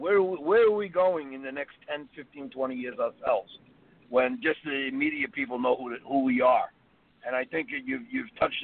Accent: Brooklyn, New York, United States; I come from Brooklyn, New York

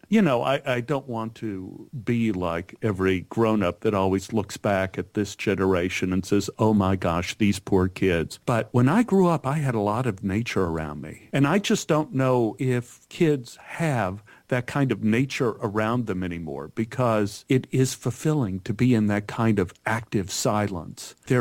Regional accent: Dallas, Texas, United States; I am from Dallas, Texas, but my mother was from Pennsylvania, Troop, Pennsylvania, which is right near Wilkes-Barre.

